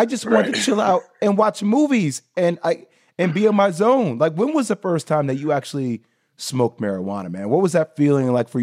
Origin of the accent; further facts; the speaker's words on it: Plainfield, New Jersey, United States; And I'm born and raised in Plainfield, New Jersey.